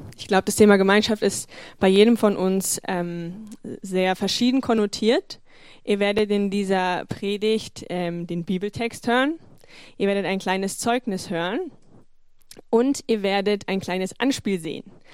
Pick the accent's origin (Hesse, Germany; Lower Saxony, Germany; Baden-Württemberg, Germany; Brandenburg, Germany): Brandenburg, Germany; Eisenhüttenstadt; born there; ich bin hier in Eisenhüttenstadt geboren